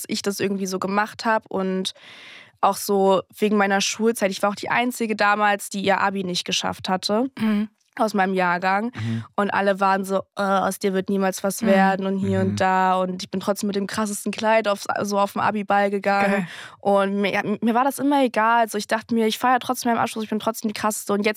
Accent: East Germany, Germany; accent: East German; wenn man gehört hat, dass ich so aus dem Osten komme, was mein Dialekt angeht.

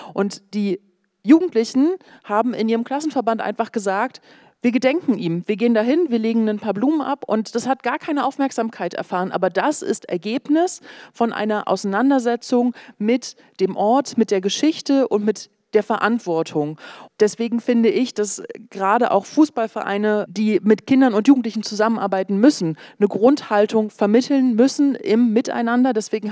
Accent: Oranienburg, Brandenburg, Germany; weil ich bin selbst auch in Oranienburg aufgewachsen

